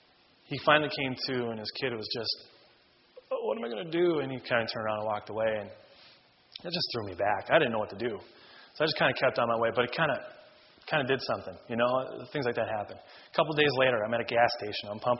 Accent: Minnesota, United States; now in Penn Township, United States; Now, I come from Minnesota, and number one, I love your weather.

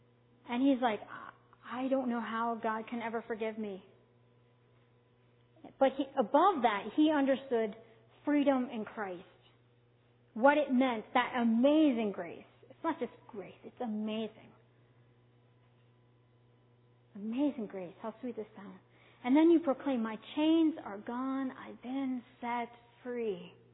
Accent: United States; not just because I'm an American and I come from this blessed country

